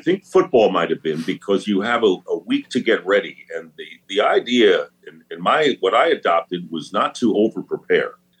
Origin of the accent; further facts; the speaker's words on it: New York City, New York, United States; I grew up in Queens, New York, and I was a Giant fan.